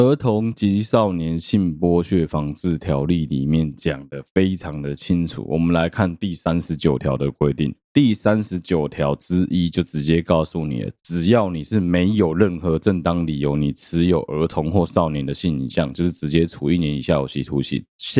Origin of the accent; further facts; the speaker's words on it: Taipei, Taiwan; now in Taichung, Taiwan; 我们这一些长期在台北生活长大的小朋友们